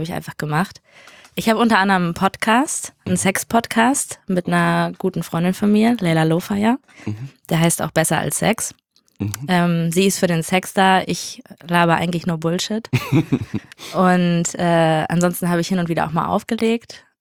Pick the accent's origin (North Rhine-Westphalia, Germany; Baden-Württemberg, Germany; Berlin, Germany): Berlin, Germany; Ich komme aus Berlin.